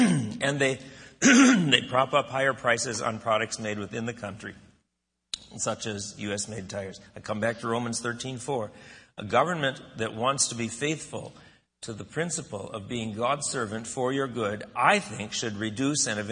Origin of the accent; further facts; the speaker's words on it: Eau Claire, Wisconsin, United States; I grew up in Eau Claire, Wisconsin, that had a Uniroyal plant.